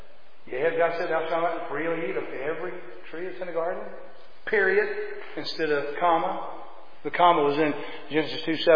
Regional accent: Florida, United States; I grew up in South Florida.

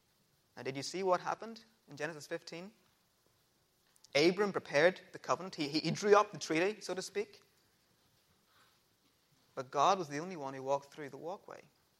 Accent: United Kingdom; I'm British

